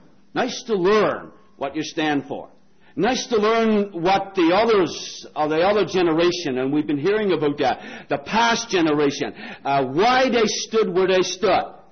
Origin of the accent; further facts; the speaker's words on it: Newfoundland and Labrador, Canada; I'm from Labrador, not Newfoundland, Labrador